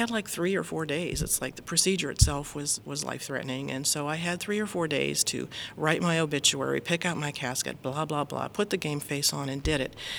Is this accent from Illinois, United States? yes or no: no; Youngstown, Ohio, United States; Yes, born and raised in Youngstown.